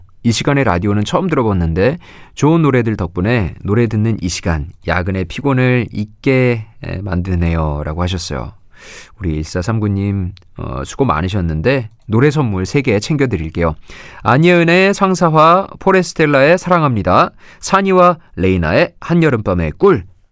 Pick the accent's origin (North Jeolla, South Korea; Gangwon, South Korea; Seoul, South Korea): Gangwon, South Korea; 저는 이제 강원도에서 나고 자랐기 때문에 별이 그러니까 별이 주는 어떤 낭만, 그런 느낌 이런 게 아주 생생한 편이에요.